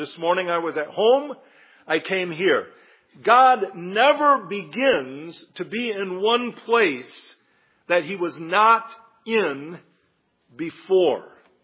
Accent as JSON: {"language": "English", "region": "Michigan", "country": "United States", "tie": "born or raised there", "said": "I never did say this, but I grew up in Western Michigan. I know better."}